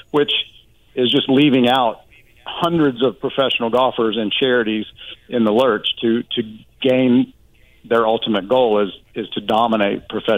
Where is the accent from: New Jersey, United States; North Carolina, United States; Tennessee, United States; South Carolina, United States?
North Carolina, United States; Charlotte; So I'm excited to be the captain, and in my home state of Charlotte.